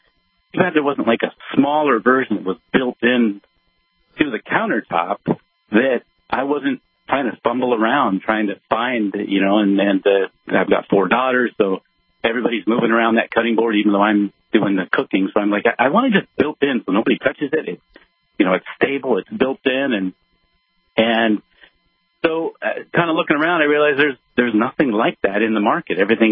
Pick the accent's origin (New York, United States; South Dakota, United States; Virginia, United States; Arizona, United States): Arizona, United States; Phoenix; Well, Phoenix, Arizona, in the great sunshine desert state.